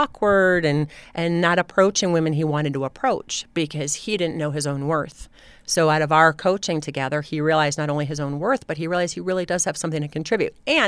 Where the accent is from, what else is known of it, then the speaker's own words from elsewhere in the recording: Denver, Colorado, United States; I just called and said, I'm a comedian from Denver and I'm committed to performing once a week.